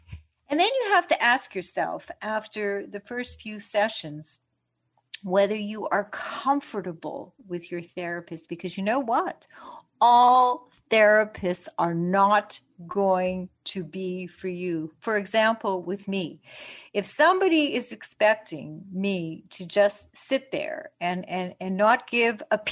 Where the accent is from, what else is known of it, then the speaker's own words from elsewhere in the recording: Canada; When I was growing up in Canada